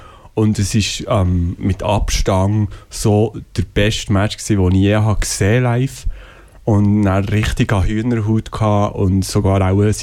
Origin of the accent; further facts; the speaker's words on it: Bern, Switzerland; ich komme aus Bern.